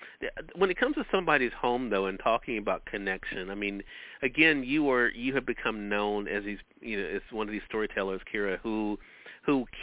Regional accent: Mississippi, United States; I literally have not left my home state of Mississippi in 2 years now because of the pandemic

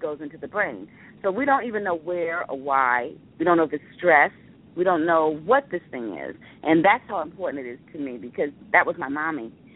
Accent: Brownsville, United States; I talk about my grandparents, my parents, me, growing up in Brownsville, how we got to good times

